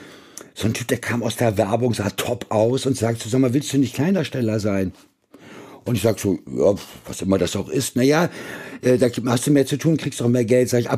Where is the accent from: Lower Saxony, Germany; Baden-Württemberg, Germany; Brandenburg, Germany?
Lower Saxony, Germany; Hanover; ich bin in Hannover aufgewachsen, da wo ich aufgewachsen bin, das hat mir da nicht sonderlich gut gefallen.